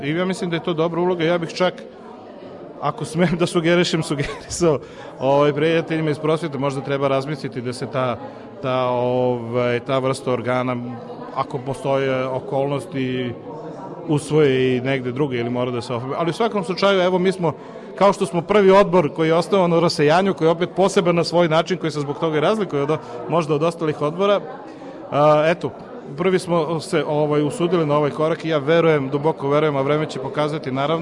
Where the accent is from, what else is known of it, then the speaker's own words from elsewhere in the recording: Leskovac, Southern and Eastern Serbia, Serbia; ja sam rođen u Leskovcu, ja sam Moravac, a on je Hercegovac